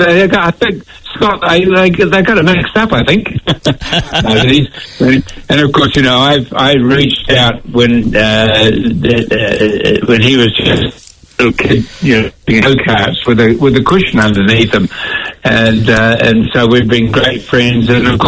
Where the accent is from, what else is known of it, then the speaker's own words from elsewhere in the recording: New Zealand; I said, no, I'm a New Zealander.